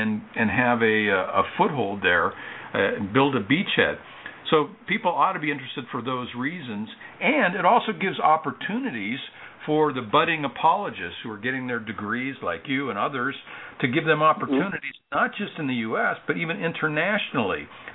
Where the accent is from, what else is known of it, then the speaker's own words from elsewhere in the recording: United States; I'm so humbled that I come from America, a place of privilege